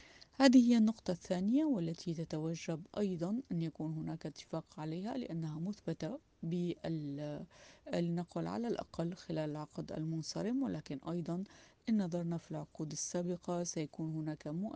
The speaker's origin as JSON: {"language": "Arabic", "country": "Syria", "said": "ما الذي يجب علينا كسوريين أن نقوم به اليوم؟"}